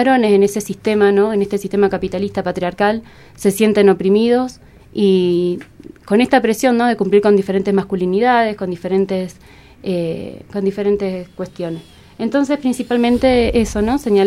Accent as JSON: {"language": "Spanish", "town": "Rosario", "region": "Santa Fe", "country": "Argentina", "said": "por lo menos en la ciudad de Rosario, que es de donde vengo yo"}